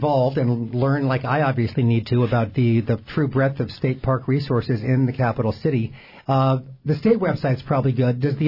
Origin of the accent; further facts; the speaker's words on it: Palmer, Alaska, United States; also born or lived in Anchorage; I'm from Anchorage, grew up in Palmer.